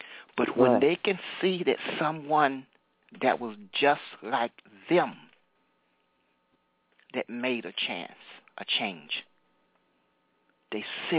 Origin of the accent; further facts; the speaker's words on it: Stockbridge, Georgia, United States; I grew up in Stockbridge, Georgia, south of Atlanta.